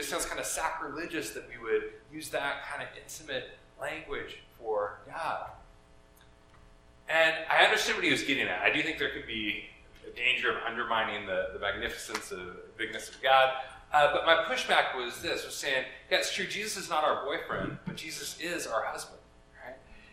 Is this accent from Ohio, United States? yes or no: no; Oregon, United States; I grew up in Oregon, and I was never too worried about a terrorist attack in Portland, Oregon, right?